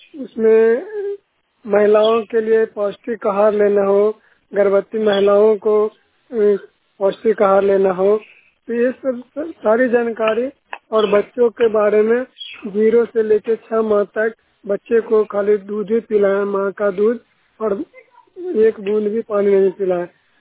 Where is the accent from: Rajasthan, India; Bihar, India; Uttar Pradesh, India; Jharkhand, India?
Bihar, India; और मैं तरतरी प्रखंड से हूँ और नालंदा जिला का निवासी हूँ